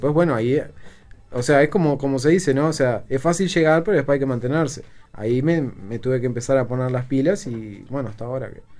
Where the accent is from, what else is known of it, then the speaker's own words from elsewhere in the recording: Uruguay; como buen uruguayo, a marcar fuerte en la mitad de la cancha